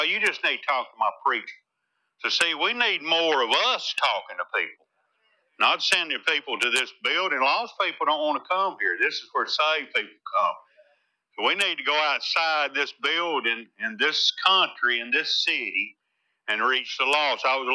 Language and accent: English; Birmingham, Alabama, United States; also born or lived in Tennessee; And I lived and grew up in Birmingham, Alabama. I'm from Tennessee, but I grew up in Birmingham, right in the middle of the Bible Belt.